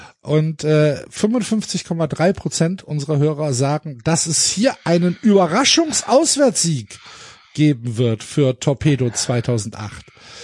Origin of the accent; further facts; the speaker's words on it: Gelsenkirchen, North Rhine-Westphalia, Germany; Ich bin in Gelsenkirchen aufgewachsen